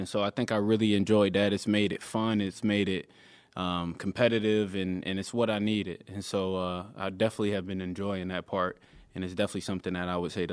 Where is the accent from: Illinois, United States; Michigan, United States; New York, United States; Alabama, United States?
New York, United States; Syracuse; they have no ties to look, my hometown, Syracuse, whatsoever, but they are friends of mine